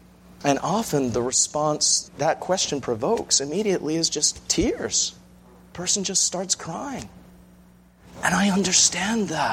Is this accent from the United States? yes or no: no; England, United Kingdom; as an Englishman